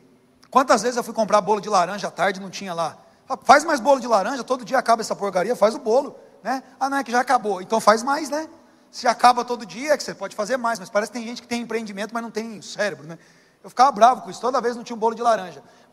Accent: Poá, São Paulo, Brazil; Esses dias aconteceu esse empoá na minha terra lá

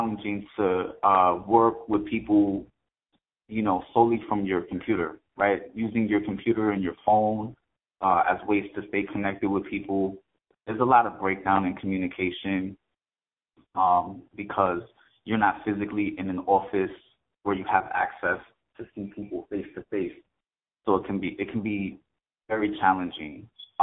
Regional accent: New York, United States; I feel like I'm a loudmouth from New York, so I'm just gonna be that all the time.

